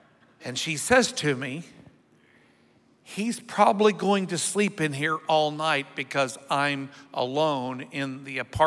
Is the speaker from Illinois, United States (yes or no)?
yes; Illinois, United States; now in Florida, United States; So I grew up in the country. I grew up in Southern Illinois.